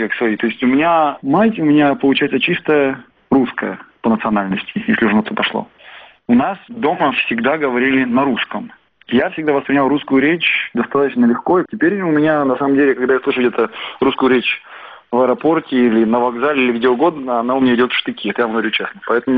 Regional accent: Kyiv, Ukraine; Я родился в Киеве, я вырос в Киеве. Возможно, кто-то скажет, что я родился еще в СССР, но я родился в Украине.

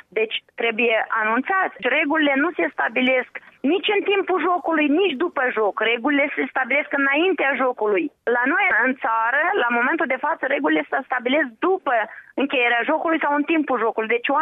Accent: Moldova; Există o populație a Republicii Moldova, basarabeni, care suntem români

